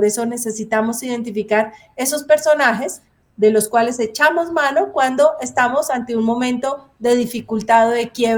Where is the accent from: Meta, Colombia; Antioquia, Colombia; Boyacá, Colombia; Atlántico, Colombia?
Antioquia, Colombia; yo soy colombiana con una cultura antioqueña